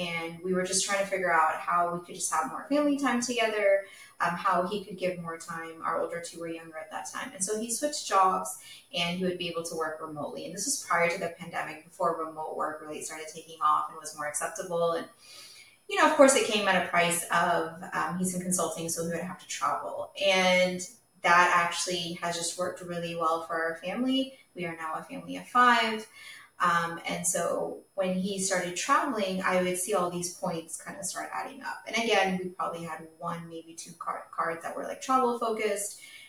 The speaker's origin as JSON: {"language": "English", "town": "Dallas", "region": "Texas", "country": "United States", "tie": "born or raised there", "said": "Yeah, so I was born and raised in Dallas. I have been in Dallas all my life, never lived anywhere else."}